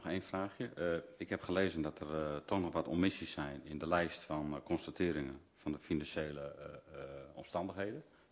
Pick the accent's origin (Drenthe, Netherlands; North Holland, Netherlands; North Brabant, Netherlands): Drenthe, Netherlands; Zuidlaarderveen; Ik wil zeggen, ik kom zelf uit Zuid-Laardeveen. En dat ligt vlak bij de groef.